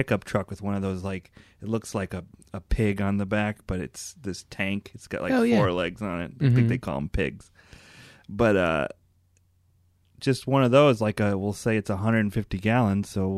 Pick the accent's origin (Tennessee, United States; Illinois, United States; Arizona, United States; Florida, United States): Illinois, United States; Chicago; it's weird because I grew up in Chicago.